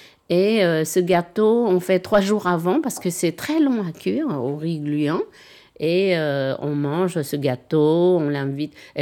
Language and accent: French; Saigon, Ho Chi Minh City, Vietnam; Je suis né à Saigon, dans le sud du Vietnam.